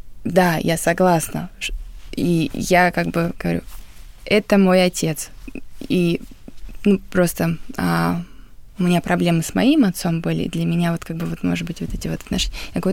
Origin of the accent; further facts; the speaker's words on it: Novouralsk, Sverdlovsk Oblast, Russia; Я сама с Урала. И жила в небольшом городке. Тогда назывался Свердловск 44. Сейчас это Новоуральск. Город из закрытых систем.